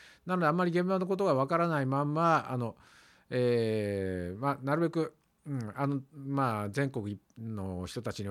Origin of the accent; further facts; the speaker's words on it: Nagoya, Aichi, Japan; also born or lived in Shizuoka; 生まれ育った名古屋とか静岡とかね、で今回も大阪って実は1ヶ月だけ住んだことがあって